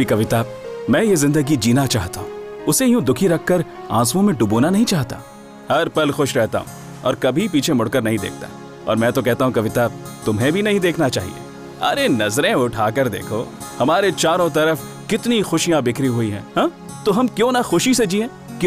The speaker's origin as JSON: {"language": "Hindi", "town": "Mumbai", "region": "Maharashtra", "country": "India", "tie": "born or raised there", "said": "अरे मैं आया नहीं, बल्कि यहीं पैदा हुआ हूँ, आमची मुंबई, और यहीं पला बड़ा हूँ।"}